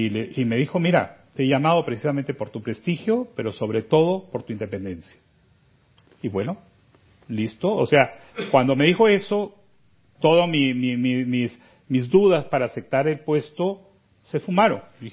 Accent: Peru; Hay pueblos enteros en mi país donde solo hay un canal de televisión ahí, solo hay una radio y esos son TV Perú o Radio Nacional.

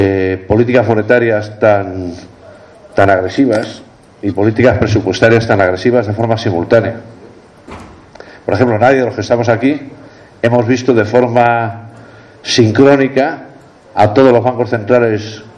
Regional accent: Spain; en mi país, en España

